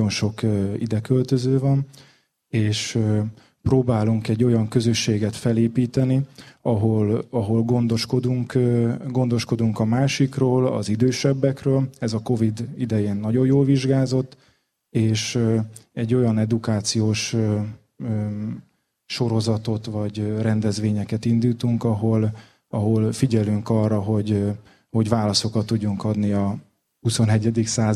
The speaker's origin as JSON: {"language": "Hungarian", "town": "Gyenesdiás", "region": "Zala", "country": "Hungary", "tie": "born or raised there", "also_born_or_lived": "Győr / Budapest / Austria", "said": "Gyenes Diás, hát itt nőttem fel, ide születtem, itt jártam óvodába, iskolába, És a helyi közösségnek itt váltam először tagjává, és majd elvitte az élet erre, arra, Győrbe"}